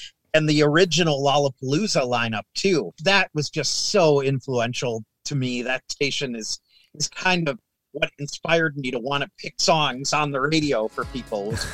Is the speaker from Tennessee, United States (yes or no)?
no; Minnesota, United States; that's when I was listening to Top 40 radio growing up in Minnesota.